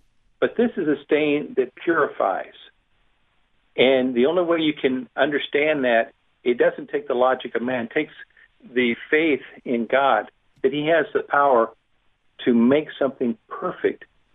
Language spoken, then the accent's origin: English; the South, United States; I'm from the South. We always talk about Southern gentlemen and how we're to be polite with those around us.